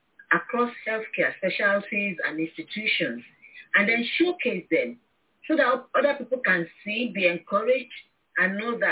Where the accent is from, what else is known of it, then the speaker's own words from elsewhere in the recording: Nigeria; moved away as an adult; now in United Kingdom; I'm originally from Nigeria. I trained in Nigeria, actually, as a nurse midwife. Then I came to the UK in 91 and trained as a theater nurse.